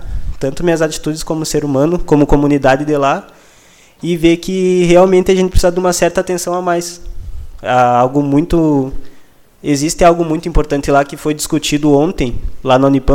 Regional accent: Uruguaiana, Rio Grande do Sul, Brazil; eu que sou de Uruguaiana, moro ali

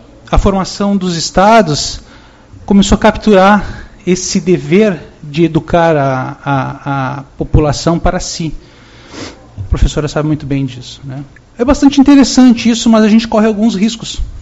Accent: Brazil; Eu não pertenço à comunidade evangélica, com todo respeito, mas sou brasileiro, como todos vocês

